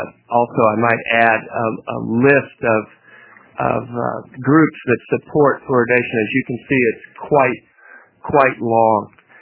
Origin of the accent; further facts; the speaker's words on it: Texas, United States; I grew up in Texas